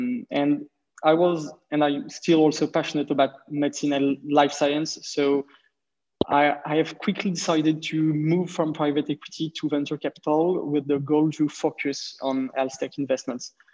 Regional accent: France; accent: French; English is a second language; So currently, indeed, I'm French VC based in Paris. You can hear it in my accent when I talk.

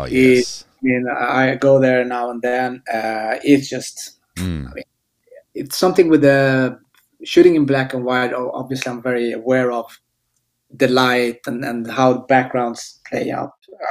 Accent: Iran; now in Sweden; because we are immigrants from Iran that fled to Sweden. So I did the whole, you know, immigration camp, all of that, my family.

